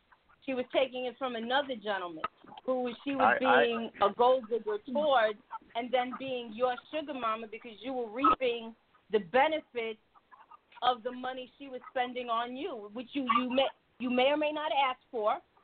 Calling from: Brooklyn, New York, United States; I'm calling from Brooklyn, New York.

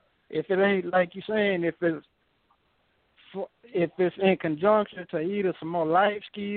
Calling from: Proctor, Arkansas, United States; Oh, I'm out here in Proctor, Arkansas, a little rural town outside the city limits.

